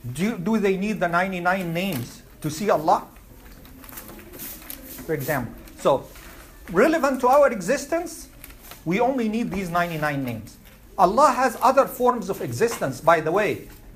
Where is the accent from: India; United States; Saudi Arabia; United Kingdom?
India; Why not? I'm from India. I want an Indian-looking God.